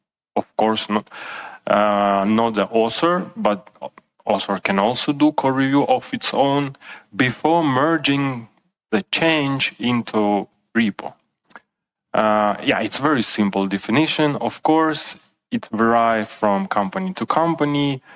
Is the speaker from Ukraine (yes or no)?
yes; Ukraine; now in Vienna, Austria; I'm originally from Ukraine, but currently living in beautiful city Vienna in Austria.